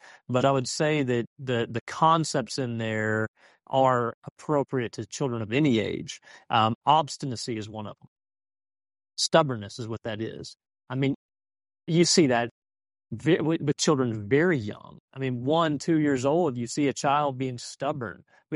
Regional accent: Deer Park, Texas, United States; I mean, I grew up in Deer Park, so right next door to us.

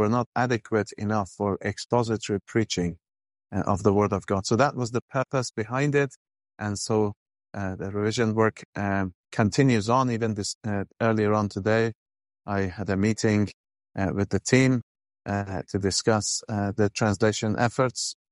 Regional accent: Iran; As our brother said, that I'm originally from Iran, but our church is a English-speaking church.

